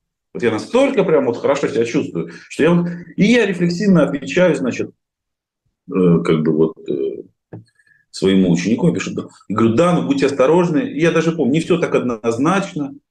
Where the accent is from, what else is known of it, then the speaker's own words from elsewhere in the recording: Saint Petersburg, Russia; я прежде всего петербуржец, да, когда меня там спрашивали про происхождение, значит, евреи или русские, я говорю, я не еврей, не русский, я петербургский.